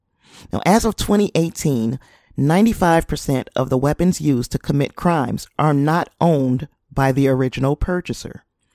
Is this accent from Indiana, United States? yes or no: yes; Indiana, United States; This is where lax laws in other states come into play, namely my home state of Indiana.